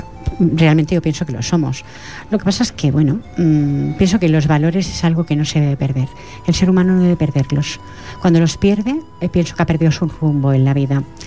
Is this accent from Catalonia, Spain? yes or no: yes; Barcelona, Catalonia, Spain; born there; como catalana nacida en Barcelona